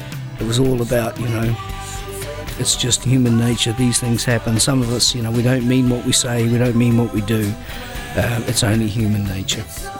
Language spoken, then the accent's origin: English; New Zealand; see, I'm from New Zealand, and New Zealand was, you know, famous for its runners back in the 60s and 70s and 80s